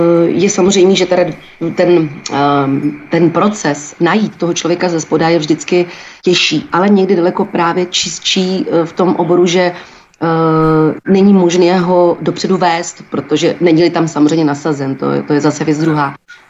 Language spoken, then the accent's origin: Czech; Turnov, Liberec Region, Czechia; já jsem z malého města, já jsem z Turnova